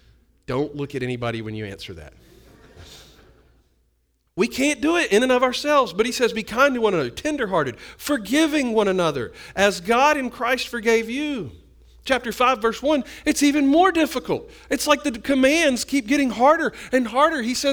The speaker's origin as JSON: {"language": "English", "country": "United States", "said": "I'm American, man. I've been places. I've done things."}